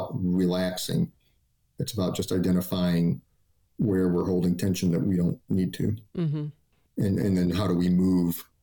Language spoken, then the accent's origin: English; Staunton, Illinois, United States; born there; I was born in Staunton, which is about an hour from St. Louis.